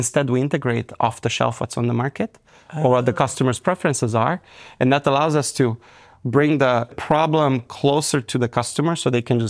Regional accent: Romania; I was born and raised in Romania, and I've been building technology ever since I was in fifth grade.

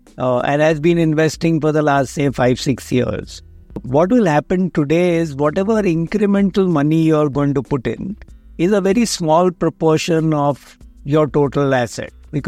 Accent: Mumbai, Maharashtra, India; I grew up in Mumbai

